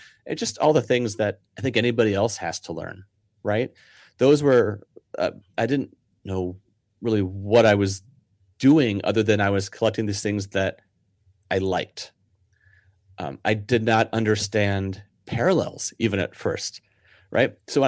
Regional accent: St. Louis, Missouri, United States; even though I was from St. Louis and we had a team that left and another team that left

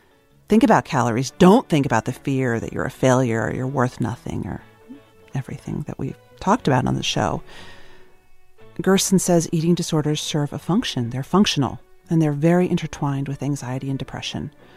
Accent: United States; I'm an American, cisgendered, white woman in her 40s.

